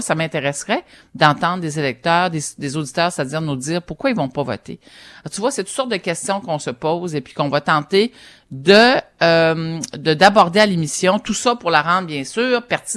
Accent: Quebec, Canada; j'ai fait comme plusieurs Québécois, parcouru un peu le Québec, un peu de Gaspésie parce que c'est ma région natale

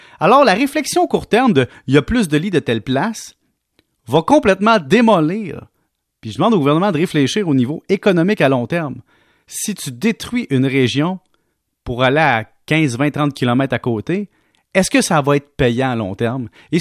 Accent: Valleyfield, Quebec, Canada; Je viens de Valleyfield, tu le sais.

